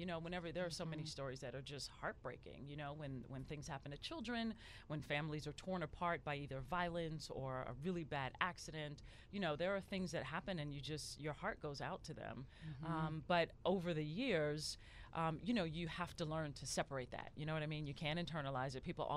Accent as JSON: {"language": "English", "town": "New York City", "region": "New York", "country": "United States", "tie": "born or raised there", "lives_now": "Atlanta, United States", "said": "And I grew up in New York City as well, watching the news there."}